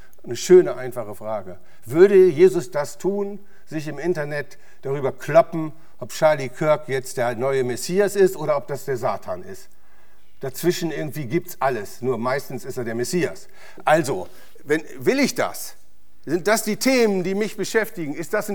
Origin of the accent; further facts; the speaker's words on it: Germany; weil ich komme aus Deutschland und bin hier aufgewachsen.